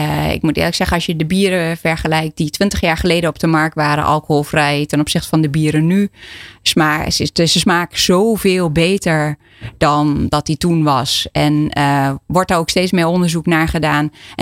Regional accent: Enschede, Overijssel, Netherlands; Nou, ik ben al geboren en getogen in Enschede.

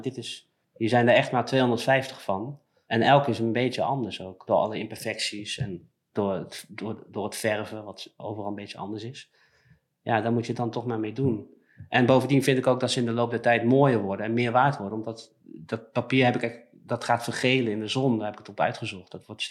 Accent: Netherlands; ik ben zelf Nederlander

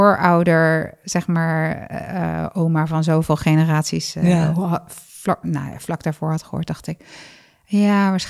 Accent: Netherlands; We korten alles af als Hollanders.

